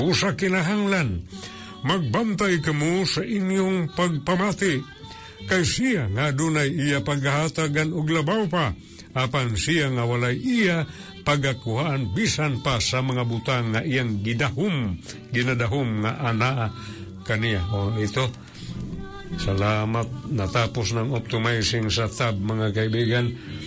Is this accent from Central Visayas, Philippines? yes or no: yes; Central Visayas, Philippines; first language Cebuano; Tagalog is a second language